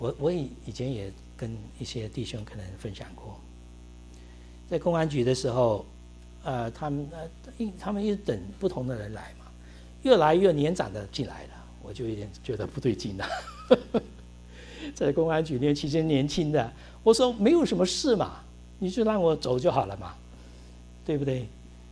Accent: Fujian, China; 我说我是福建人，我真的是福建人吗？那 他说你的福建的地址在哪里？写给我看啊，我都忘记我们的老家在哪里，我都忘记了。

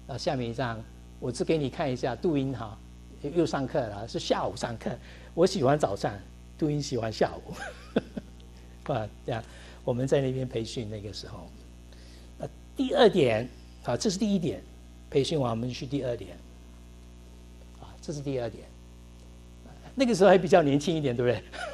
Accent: Fujian, China; 我说我是福建人，我真的是福建人吗？那 他说你的福建的地址在哪里？写给我看啊，我都忘记我们的老家在哪里，我都忘记了。

